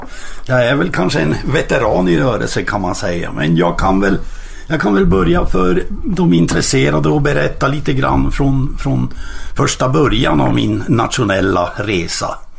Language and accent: Swedish; Boden, Norrbotten County, Sweden; när jag kom till Stockholm här uppifrån Boden, där det fanns ju inte en utlänning på kartan ens en gång